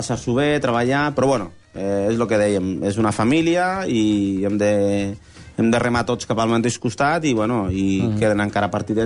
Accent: Hospitalet, Catalonia, Spain; Vaig marxar perquè hi havia un projecte bonic al meu poble, Hospitalet.

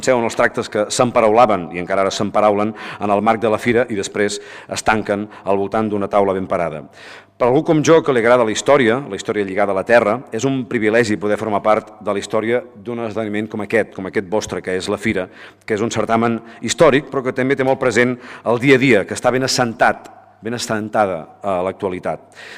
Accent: Besalú, Catalonia, Spain; now in Vilablareix, Spain; Jo que vinc de les comarques de Girona, com bé apuntava l'alcalde, com bé sabeu, sóc fill de la Garrotxa, perquè vaig néixer i créixer a Besalú, i ara visc a Cavall de la Selva i el Gironès, a Vilablareig, em sento cada dia una mica més abrenc

